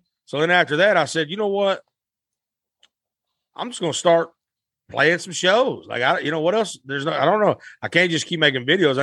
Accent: Blytheville, Arkansas, United States; So then after that, I paid in my hometown of Blytheville. I thought, what better place to start and to get a boost than from your hometown, you know, people that's going to support you, you know?

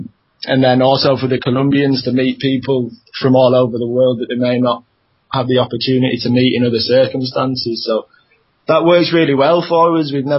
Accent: Leeds, Yorkshire and the Humber, United Kingdom; I'm from Leeds, grew up in Leeds and then studied in Newcastle.

